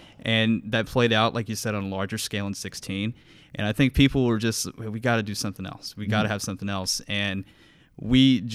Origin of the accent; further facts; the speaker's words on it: Frankfort, Kentucky, United States; I've lived in Kentucky my entire life. I grew up in Frankfort, which I think it's got enough small town